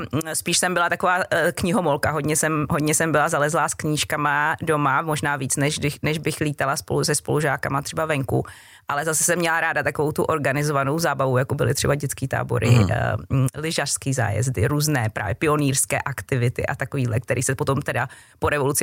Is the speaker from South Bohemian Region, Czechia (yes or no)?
no; Kralupy nad Vltavou, Central Bohemian Region, Czechia; Tak já jsem vyrůstala v Kralupech nad Vltavou, to je takové průmyslové město kousek od Prahy, malo město, dalo by se říct